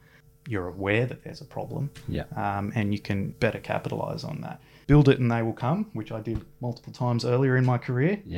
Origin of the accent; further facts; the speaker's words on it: Newcastle, New South Wales, Australia; now in Sydney, Australia; We're both originally from Newcastle, met at the uni here, before my wife, who is also from Newcastle, couldn't handle the cold in Canberra anymore.